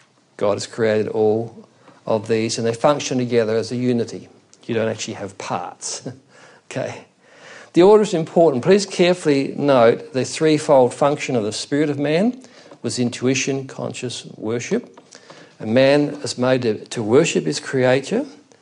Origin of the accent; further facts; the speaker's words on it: Australia; So if we keep doing this, we would cease to be as an Australian people and someone else would be here.